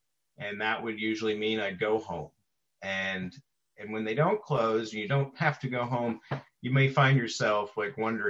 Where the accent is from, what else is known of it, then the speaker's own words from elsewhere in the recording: New Orleans, Louisiana, United States; I grew up in New Orleans, and my father was an alcoholic, and he actually drank himself to death eventually.